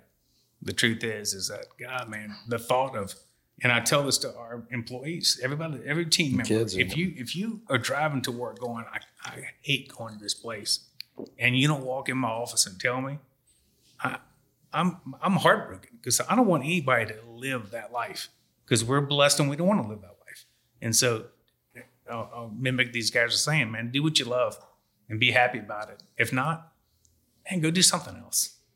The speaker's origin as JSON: {"language": "English", "region": "Louisiana", "country": "United States", "said": "y'all know me, I'm from Louisiana."}